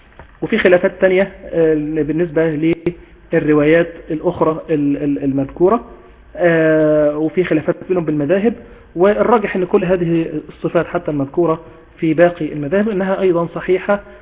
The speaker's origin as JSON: {"language": "Arabic", "country": "Egypt", "said": "اللي هو الأذان المشهور الذي نؤذن به عندنا في مصر"}